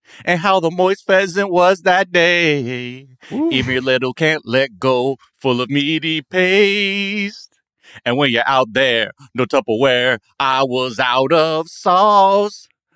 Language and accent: English; California, United States; And then here I am as a Californian.